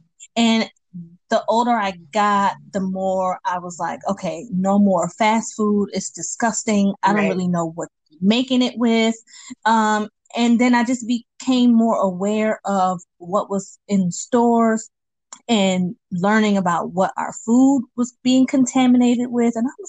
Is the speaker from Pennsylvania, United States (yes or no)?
no; Bronx, New York, United States; First of all, I was born and raised in the Bronx. Ain't no gardens.